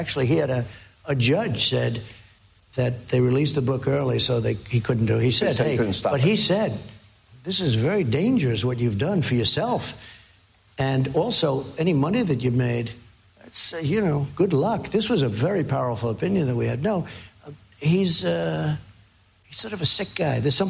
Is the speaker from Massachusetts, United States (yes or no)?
no; Manhattan, New York, United States; I was from Manhattan, from New York